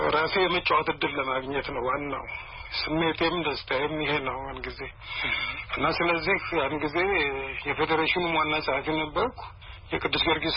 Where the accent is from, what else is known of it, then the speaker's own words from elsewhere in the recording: Jimma, Oromia, Ethiopia; born there; የተወለድኩት ጅማ ከተማ ጅሬን በሚባል ስፍራ የአባጅፋር ግቢ ባለበት በመስከረም አንድ ቀን 1914 ዓመተ ምህረት ነው።